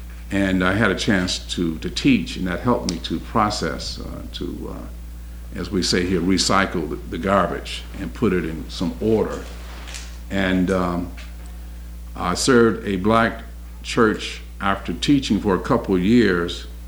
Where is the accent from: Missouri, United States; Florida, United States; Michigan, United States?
Michigan, United States; Detroit; I grew up in Detroit in a very segregated community, and in my community there was a wall that separated us from another community.